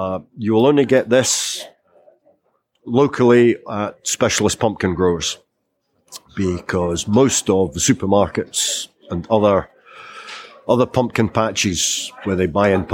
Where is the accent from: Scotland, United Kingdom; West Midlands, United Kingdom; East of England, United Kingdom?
Scotland, United Kingdom; Madderty; I come from South Ardbeny Farm at Madderty